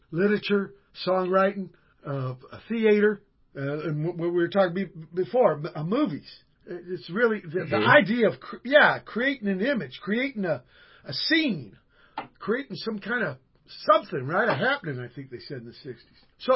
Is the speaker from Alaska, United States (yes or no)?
no; Virginia, United States; now in San Pedro, United States; And when I came from Virginia, I thought it was everybody was into this lady named Wilma.